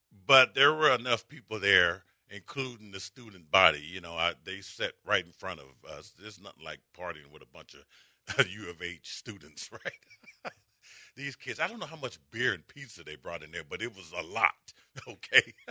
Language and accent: English; Houston, Texas, United States; Well, you know, I'm from Houston.